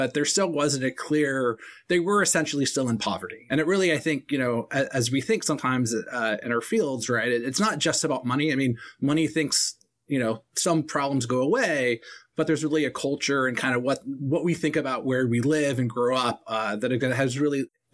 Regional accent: Redmond, Washington, United States; So I'm originally from Redmond, Washington, which would have been a natural choice. That's home of Microsoft.

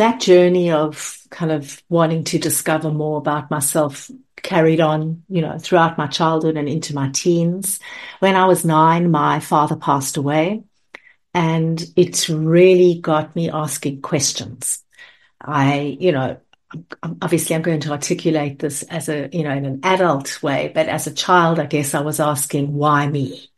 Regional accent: South Africa; I grew up in South Africa

